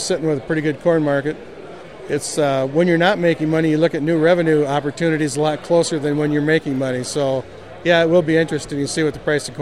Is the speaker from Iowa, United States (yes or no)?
yes; Iowa, United States; I'm from Solander, Iowa, about 10 miles east of Emmitsburg, and mainly a corn soybean farmer